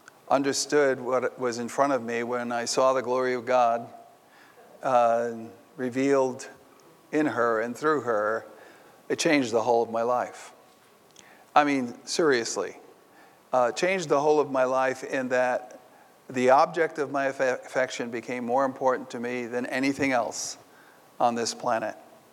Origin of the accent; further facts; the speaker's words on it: New York, United States; I'm from New York, so I speak fluent sarcasm.